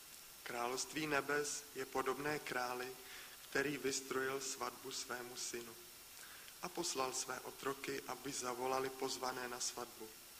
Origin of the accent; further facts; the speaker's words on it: Jílové u Děčína, Ústí nad Labem Region, Czechia; moved away as an adult; now in Prague, Czechia; narodil jsem se v Děčíně, v Jílovém u Děčína. Tam jsem i vyrůstal, ale pak na vysokou školu jsem se dostal do Prahy a tam jsem i zůstal a teď tam pracuji už 3 roky.